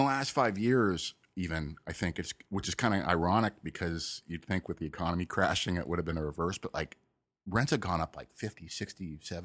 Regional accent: Malibu, California, United States; There wasn't a high school when I grew up there. I grew up in Malibu.

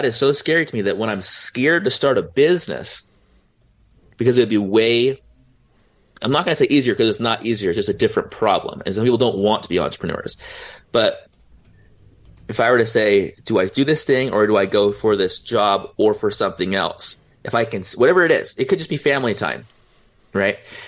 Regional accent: San Diego, California, United States; I was 16 and I'm from San Diego.

